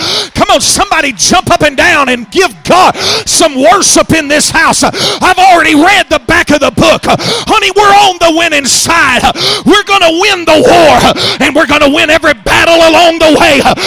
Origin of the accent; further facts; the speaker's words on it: Houston, Texas, United States; Now, I'm from Houston, Texas, so you're going to have to pardon me a little bit, but he's about your turf.